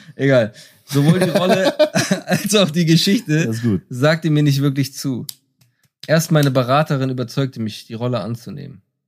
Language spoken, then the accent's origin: German; France; ich bin Schauspieler, ich bin Franzose, ich habe es aber eigentlich in Deutschland geschafft.